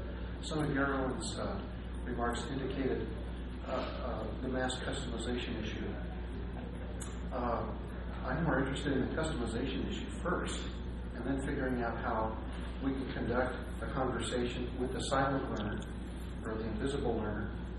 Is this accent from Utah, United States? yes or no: yes; Utah, United States; from Utah.